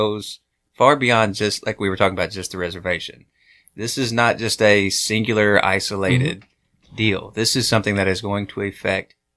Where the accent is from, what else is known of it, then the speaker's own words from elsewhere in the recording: Mississippi River, United States; I grew up on the Mississippi and, you know, there's always been the old running joke.